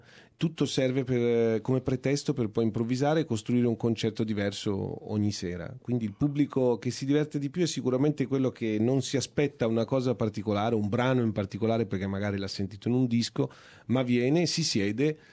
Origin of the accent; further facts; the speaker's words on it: Florence, Tuscany, Italy; siamo cresciuti insieme a Firenze